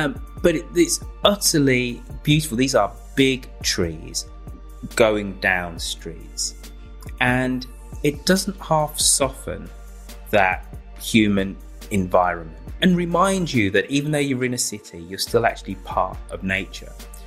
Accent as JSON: {"language": "English", "town": "Birmingham", "region": "West Midlands", "country": "United Kingdom", "tie": "born or raised there", "said": "you just see all around you in my hometown of Birmingham."}